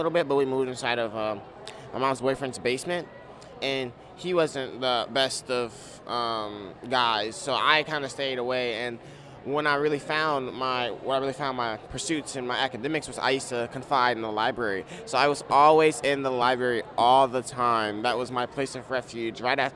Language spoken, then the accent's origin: English; Chicago, Illinois, United States; born there; I was born in Chicago, and my situation there was not good at all. I remember living on Drexel Street, I believe.